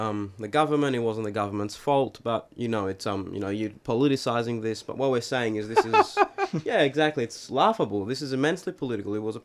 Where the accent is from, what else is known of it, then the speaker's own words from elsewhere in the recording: Thessaloniki, Central Macedonia, Greece; I mean, I'm from Thessaloniki.